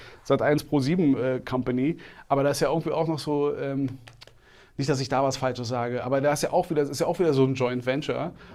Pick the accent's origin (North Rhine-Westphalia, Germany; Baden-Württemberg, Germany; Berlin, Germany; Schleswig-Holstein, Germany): Berlin, Germany; born there; ich bin gebürtiger Berliner, ich kenne die Stadt.